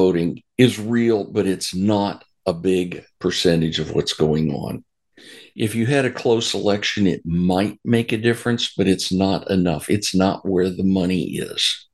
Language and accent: English; Florida, United States; Even my home state of Florida doesn't yet do that, but it wouldn't be hard.